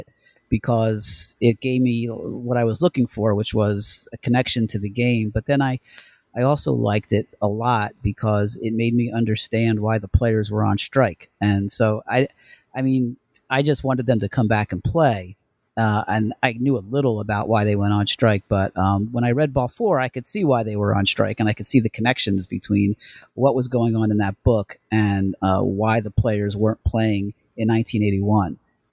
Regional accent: Trenton, New Jersey, United States; Well, I grew up in Trenton, New Jersey, and I was always a Phillies fan.

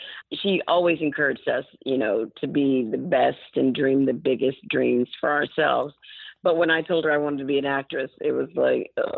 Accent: Montgomery, Alabama, United States; I am from Montgomery. I am.

